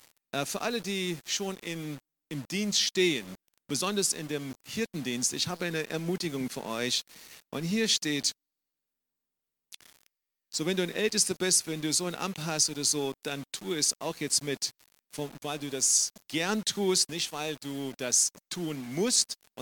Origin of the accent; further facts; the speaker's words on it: South Africa; German is a second language; now in Dresden, Germany; Ich komme ursprünglich aus Südafrika, bin jetzt mittlerweile 20 Jahre in Dresden und leite dort die Jesus-Gemeinde.